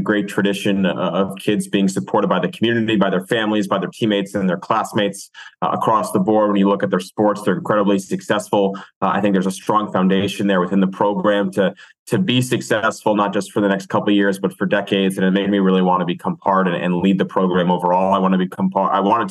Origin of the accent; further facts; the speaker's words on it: Boston, Massachusetts, United States; also born or lived in Westchester, New York; So I was born in Westchester, New York, but I really kind of grew up through my high school years in Boston